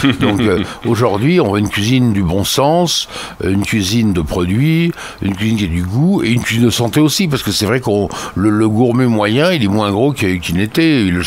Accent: Grand Est, France; je suis Lorrain, donc les Lorrains, ça, ils travaillent comme les Allemands, ils rigolent comme les Français.

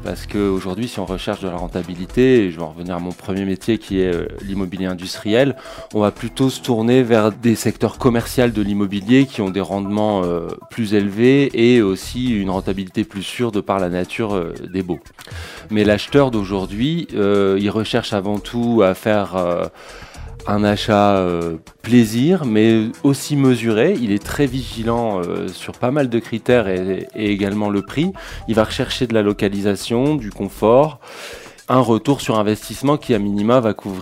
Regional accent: northern France, France; je viens du nord de la France

